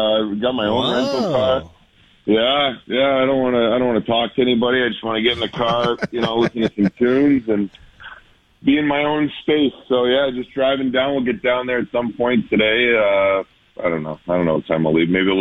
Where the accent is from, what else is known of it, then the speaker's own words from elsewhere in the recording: United States; I'm an American guy working for an American broadcast team